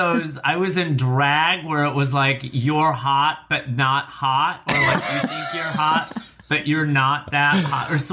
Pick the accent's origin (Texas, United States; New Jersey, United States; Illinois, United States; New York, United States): Illinois, United States; Rockford; oh, I grew up in Rockford.